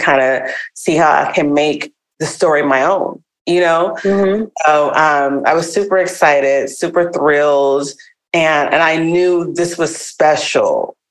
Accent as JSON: {"language": "English", "town": "Washington", "region": "District of Columbia", "country": "United States", "tie": "born or raised there", "lives_now": "Los Angeles, United States", "said": "I am a Nigerian American, born and raised in DC, and first generation American. I am a costume designer here in Los Angeles, California."}